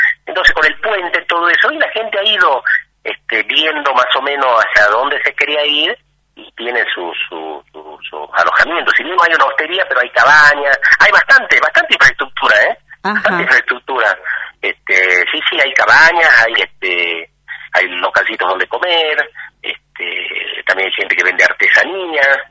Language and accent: Spanish; Los Toldos, Salta, Argentina; Yo siempre digo que Los Toldos es un pueblo, somos salteños chapacos, digo yo.